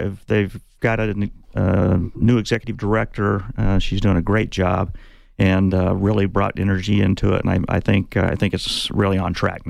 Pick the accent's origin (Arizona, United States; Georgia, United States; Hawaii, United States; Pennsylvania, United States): Arizona, United States; Coolidge; now in Tucson, United States; Actually, I grew up in Coolidge.